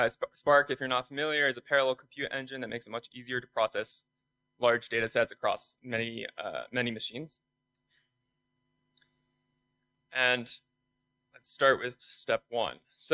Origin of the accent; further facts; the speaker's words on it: San Francisco, California, United States; I come from San Francisco, and I also work on the Metro team.